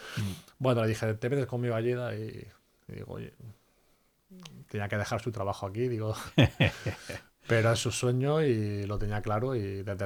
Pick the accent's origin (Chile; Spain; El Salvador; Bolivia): Spain; Almería, Andalusia; Me he tirado la mitad de mi vida viviendo fuera de Almería y la otra mitad en Almería.